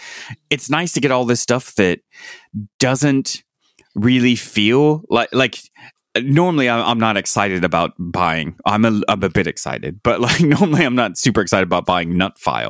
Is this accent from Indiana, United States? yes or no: yes; Indiana, United States; born or raised there; also born or lived in California